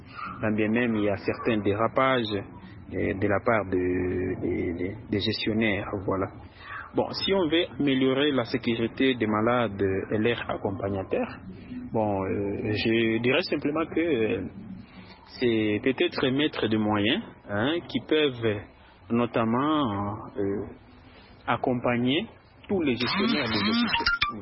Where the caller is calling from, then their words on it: DR Congo; Personnellement, ici chez nous au Congo, la sécurité des malades est assurée